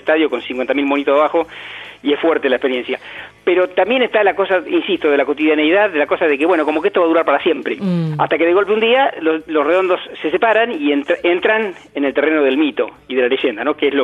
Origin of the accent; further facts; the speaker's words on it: La Plata, Buenos Aires Province, Argentina; Yo tengo el recuerdo, bueno, yo soy de La Plata